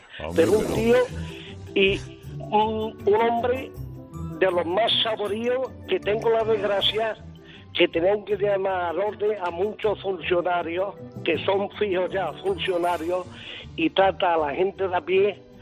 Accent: Montilla, Andalusia, Spain; Te conozco personalmente un día que viniste a mi pueblo, a Montilla, a comer con unos amigos.

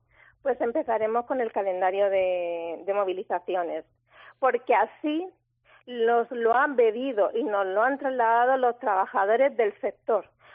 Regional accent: Region of Murcia, Spain; Y nosotros como murcianos, pues oye, queremos que nuestras empresas pues crezcan y que el dinero se quede en la región

